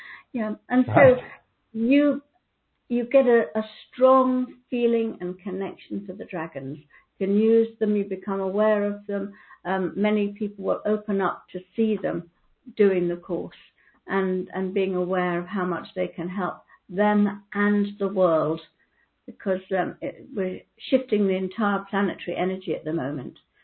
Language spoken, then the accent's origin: English; India; When I was a child, I was brought up in India